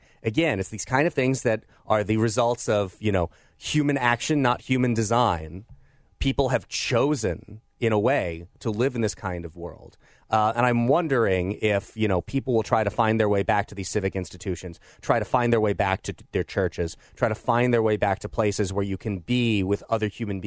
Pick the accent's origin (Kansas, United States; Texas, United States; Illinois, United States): Illinois, United States; Belleville; Where I grew up in Belleville, Illinois, the Skyview Drive-In is still there.